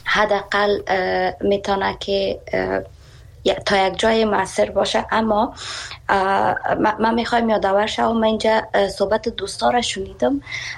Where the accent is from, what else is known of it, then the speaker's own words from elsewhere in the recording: Afghanistan; moved away as an adult; خودم به حیث شخصی که به می بورسیه ها از افغانستان برآمدم و آمدم اینجا فعلا مصروف تحصیل هستم